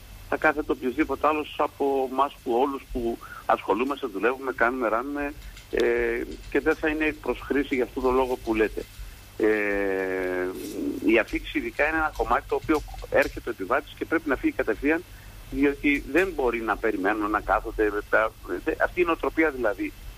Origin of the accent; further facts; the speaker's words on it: Greece; Είμαστε Έλληνες και έχουμε την ιστορία.